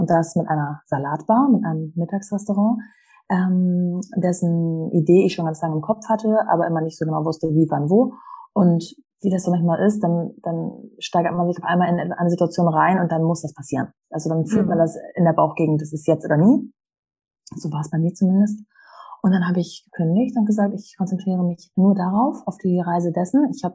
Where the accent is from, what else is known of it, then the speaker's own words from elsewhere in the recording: Hamburg, Germany; Ich komme aus Hamburg, bin hier aufgewachsen und geboren, habe dann in Köln studiert, Medienwirtschaft, habe innerhalb des Studiums Australien besucht, ein paar Auslandssemester und so weiter gemacht